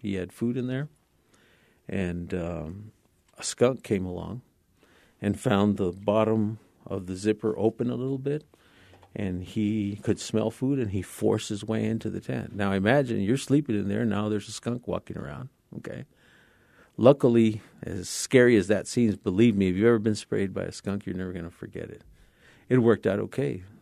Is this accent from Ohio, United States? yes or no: no; Texas, United States; I'm a kid from South Texas, from the Rio Grande Valley of Texas. I loved nature when I was a kid.